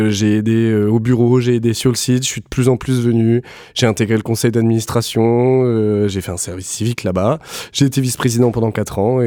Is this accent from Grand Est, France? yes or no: yes; Bar-le-Duc, Grand Est, France; Je suis natif de Bar-le-Duc.